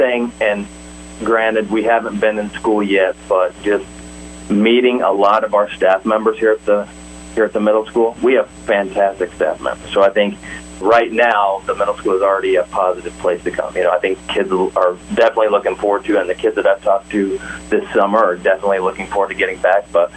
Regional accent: Estherville, Iowa, United States; So I grew up here in Estherville, graduated from ELC in 1999, and got into teaching.

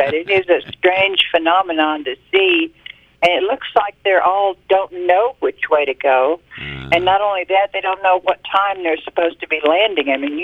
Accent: Texas, United States; So, of course, you know, I'm from Texas. I thought everybody was pulling my leg.

